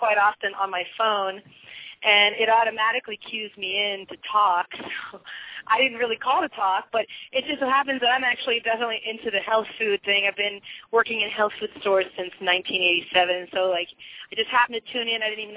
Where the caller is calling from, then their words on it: Yellow Springs, Ohio, United States; I'm calling from Yellow Springs, Ohio.